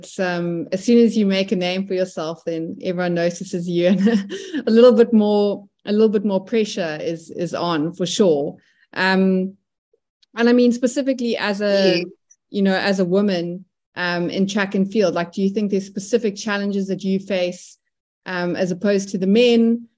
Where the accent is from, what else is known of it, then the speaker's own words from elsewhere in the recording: South Africa; I think as a South African, you know, track and field athletes, I think you have a lot of, you know, women to look up